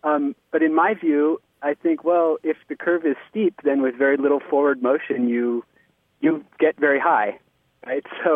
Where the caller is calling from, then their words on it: Somerville, Massachusetts, United States; I'm calling from Somerville, Massachusetts.